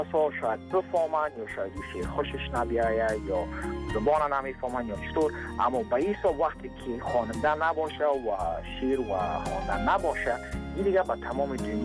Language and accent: Persian; Afghanistan; خودم چون افغان هستم